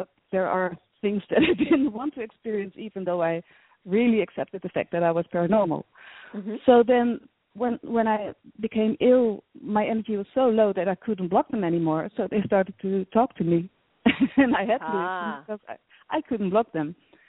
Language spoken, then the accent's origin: English; Netherlands; English is a second language; I'm Dutch, I must say, because you probably can hear it in my accent, but I'm Dutch. I'm from the Netherlands in Europe.